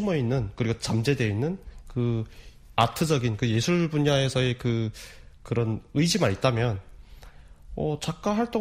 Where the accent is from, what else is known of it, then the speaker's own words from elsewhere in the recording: North Korea; 쉽게 말하면 북한에서 온 사람.